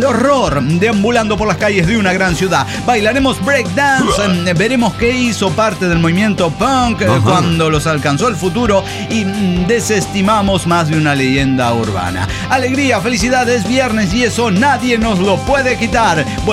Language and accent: Spanish; Buenos Aires, Argentina; sigo siendo demasiado lady y igual de trastornada desde Buenos Aires, Argentina, mismo